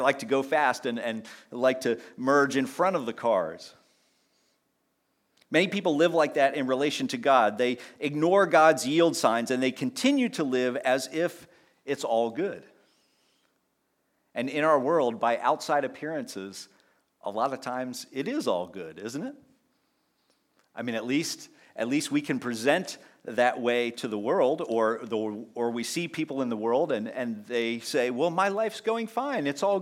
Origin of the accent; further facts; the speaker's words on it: Pennsylvania, United States; When I learned to drive growing up in Pennsylvania, we had an overpass near one highway